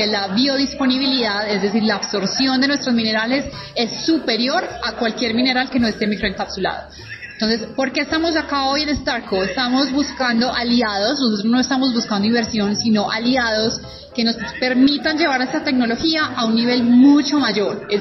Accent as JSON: {"language": "Spanish", "town": "Medellín", "region": "Antioquia", "country": "Colombia", "said": "No, soy de Medellín."}